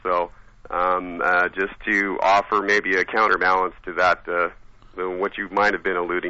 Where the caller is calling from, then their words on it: Mississippi, United States; I'm actually at Sarge's house in Mississippi.